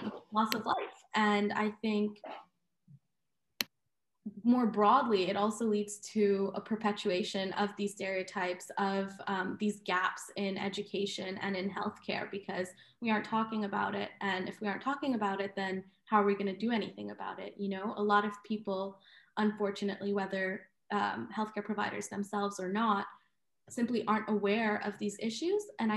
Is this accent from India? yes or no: yes; India; I think especially culturally, I'm Indian.